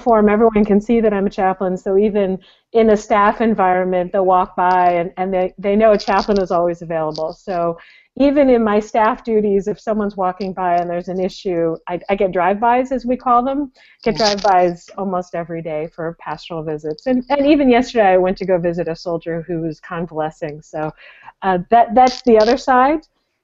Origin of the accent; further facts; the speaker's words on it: Bethesda, Maryland, United States; I'm from Bethesda.